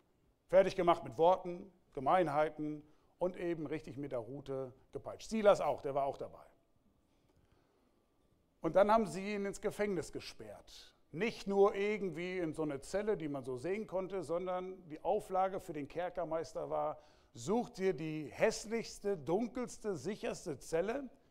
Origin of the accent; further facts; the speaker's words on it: Soest, North Rhine-Westphalia, Germany; Ganz aus der Nähe, wo ich aufgewachsen bin, in Soest.